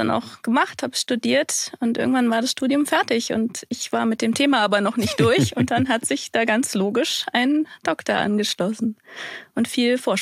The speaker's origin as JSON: {"language": "German", "town": "Bielefeld", "region": "North Rhine-Westphalia", "country": "Germany", "lives_now": "Berlin, Germany", "said": "Wo komme ich her? Ja, ursprünglich aus Bielefeld, heute aus Berlin"}